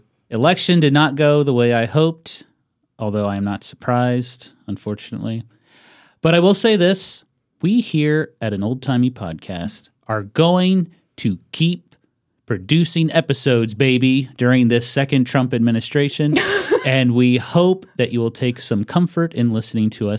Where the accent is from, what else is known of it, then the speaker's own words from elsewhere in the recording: Elizabeth City, North Carolina, United States; Anyway, so I grew up in Elizabeth City, North Carolina, northeastern North Carolina